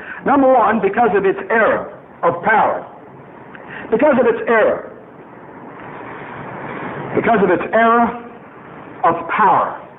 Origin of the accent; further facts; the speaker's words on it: New York City, New York, United States; I grew up in the Catholic Church in New York City, didn't get saved until I was 22 years old.